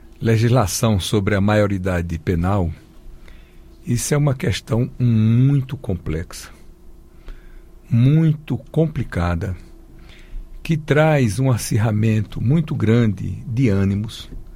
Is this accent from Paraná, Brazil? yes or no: no; Piauí, Brazil; Eu sou do interior do Piauí e fui acostumado desde cedo às feiras.